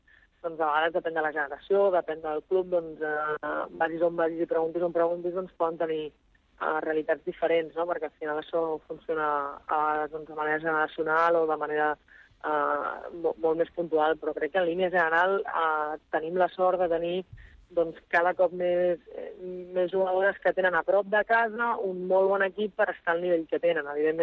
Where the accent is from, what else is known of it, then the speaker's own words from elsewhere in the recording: Catalonia, Spain; com a ciutadana, com a catalana